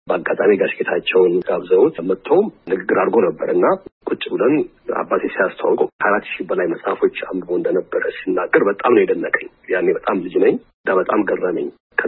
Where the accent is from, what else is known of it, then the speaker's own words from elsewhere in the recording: Ohio, United States; እኔ እዚያ አሜሪካን ሀገር ነው ተወልጄ ያደግኩት።